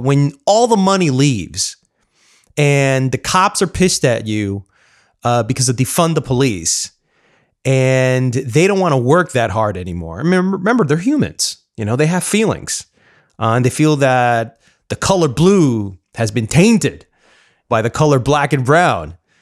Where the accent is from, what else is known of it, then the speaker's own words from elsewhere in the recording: New York City, New York, United States; as you guys know, I'm a New Yorker.